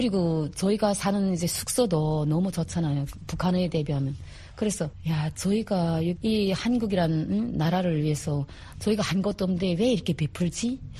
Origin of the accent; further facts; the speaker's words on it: North Korea; now in South Korea; 우리는 이제 북한 사람이고 정말 여기를 살려고 진짜 이렇게 왔는데